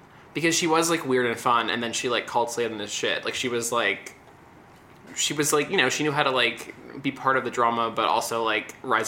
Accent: Beverly Hills, California, United States; but I am from Beverly Hills, and I was like, I should watch this.

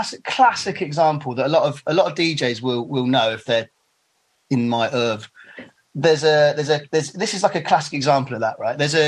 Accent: Bristol, South West England, United Kingdom; Yeah, Bristol's Bristol. It's a very special place. I wouldn't necessarily choose for my son to grow up there

